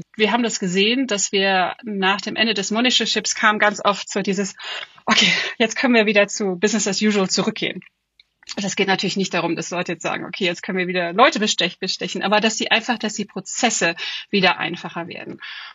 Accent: Germany; moved away as an adult; also born or lived in Switzerland / South Africa; Ich bin Deutsche. Habe in Konstanz an der Uni Konstanz studiert, habe Information Engineering studiert, habe dann ganz lange im HR-Bereich gearbeitet in der Schweiz, bin dann 2012 nach Südafrika

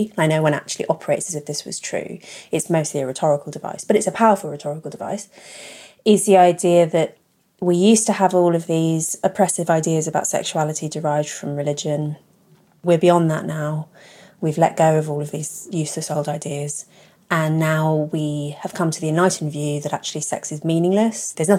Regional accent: London, United Kingdom; I grew up in London. I went to SOAS and then Oxford. I come from a middle-class Guardian reading kind of household.

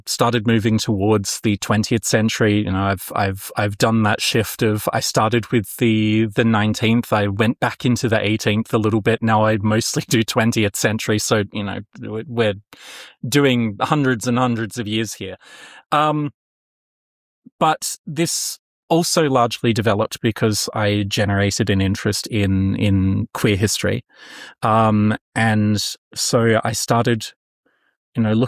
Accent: Adelaide, South Australia, Australia; now in Germany; I'm an Australian. You might be able to tell that I'm not a German by my accent and my name. That means that I was raised on and I was educated on Kaurna land in what's now known as Adelaide in South Australia.

